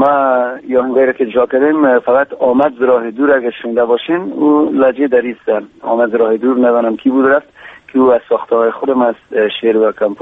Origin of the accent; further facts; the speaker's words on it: Kabul, Afghanistan; خوب به هر ترتیب ما در کابل بزرگ شدیم، مدت بیشتر از 26-27 سال است که اینجا زندگی میکنیم، در کابل هستیم